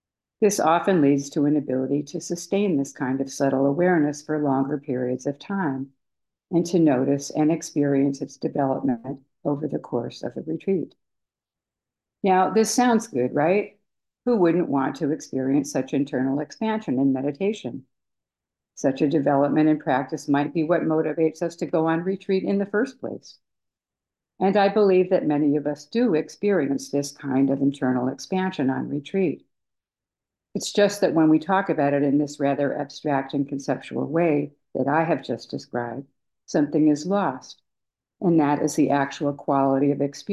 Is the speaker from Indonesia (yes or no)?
no; Manila, Metro Manila, Philippines; how being on Kauai reminded me so much of growing up in Manila, the heat, the humidity, the ocean, and especially the sound of chickens running loose, as they did in Manila when I was a girl.